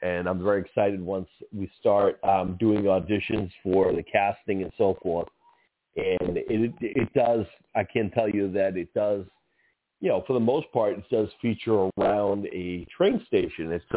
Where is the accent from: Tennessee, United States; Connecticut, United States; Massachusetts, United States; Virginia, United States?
Massachusetts, United States; Boston; he's also a fellow Massachusetts guy from my hometown of Boston.